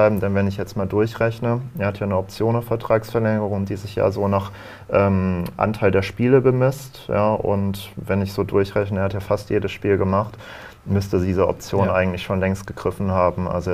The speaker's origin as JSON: {"language": "German", "region": "Lower Saxony", "country": "Germany", "said": "Ich komme ja aus Ostfriesland."}